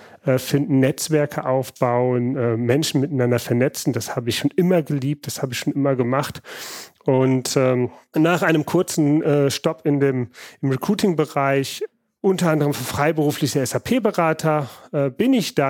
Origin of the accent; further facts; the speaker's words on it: Langenfeld, North Rhine-Westphalia, Germany; Aufgewachsen in Langenfeld, das ist hier Stadtgrenze, das liegt genau zwischen Köln und Düsseldorf.